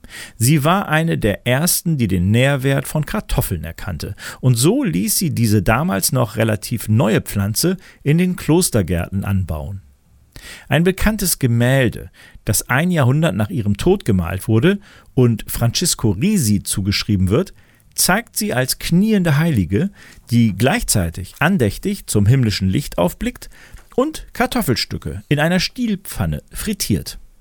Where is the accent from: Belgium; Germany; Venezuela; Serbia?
Belgium; Als Belgier weiß man, dass der englische Begriff French Fries eine glatte Lüge ist.